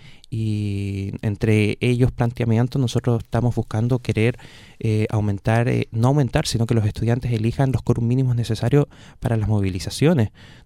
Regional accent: Frutillar, Los Lagos, Chile; Yo soy de Frutillar

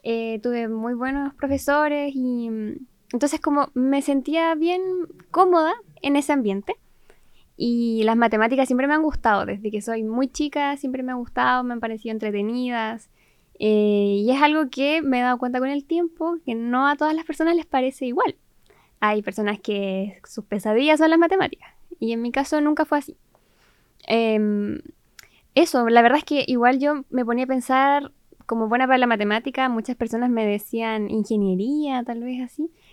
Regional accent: Osorno, Los Lagos, Chile; Bueno, yo soy de Osorno toda la vida, tengo a familia en La Unión también, pero principalmente mi vida la he hecho acá en Osorno

